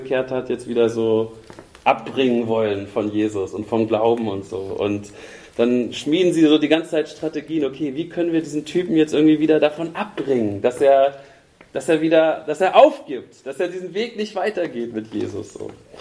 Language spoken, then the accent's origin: German; Germany; Erst in zweiter Linie oder dritter oder vierter Linie sind wir Deutsche. Es ist ja schön, dass wir Deutsche sind, aber das ist nicht unsere Identität in erster Linie.